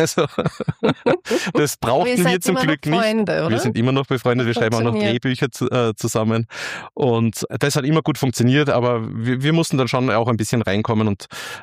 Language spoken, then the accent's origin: German; Leoben, Styria, Austria; born there; now in Vienna, Austria; also Wien ist ja nicht meine Geburtsstadt, das ist Leoben in der Steiermark, aber Wien ist meine Wahlheimat mittlerweile geworden